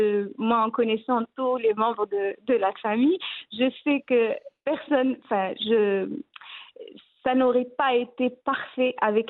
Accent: Agadir, Souss-Massa, Morocco; also born or lived in Essaouira; Moi, à la base, je suis née à Souera.

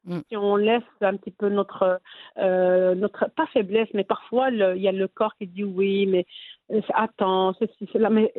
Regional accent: Fes, Fès-Meknès, Morocco; now in Belgium; En tant que marocaine et Fassia

